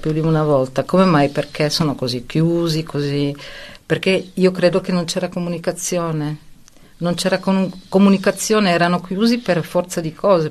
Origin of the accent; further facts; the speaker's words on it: Trentino-Alto Adige, Italy; Quando dico vengo da Trentino